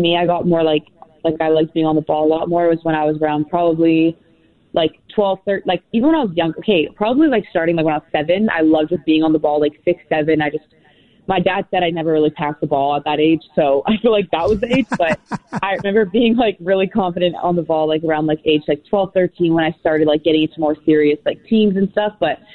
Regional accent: Vancouver, British Columbia, Canada; because I'm from Vancouver

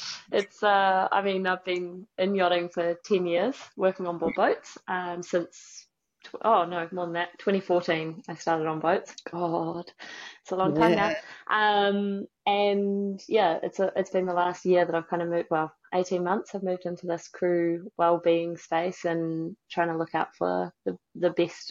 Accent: New Zealand; moved away as an adult; I grew up here in New Zealand. I've just moved back home now after 12 years abroad.

